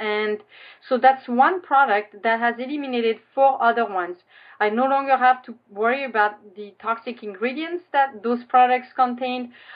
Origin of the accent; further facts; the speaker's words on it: France; moved away as an adult; now in United States; so I'm originally from France, and I met my husband, who's American. We lived in Europe for a while